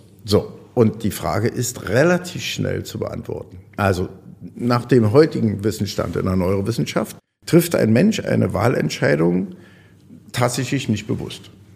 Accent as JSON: {"language": "German", "region": "Berlin", "country": "Germany", "said": "Ich komme aus Berlin, mir ist das sowieso egal."}